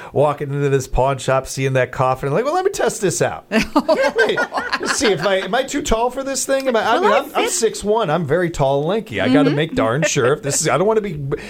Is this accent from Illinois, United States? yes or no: yes; Chicago, Illinois, United States; but I do where I grew up in Chicago.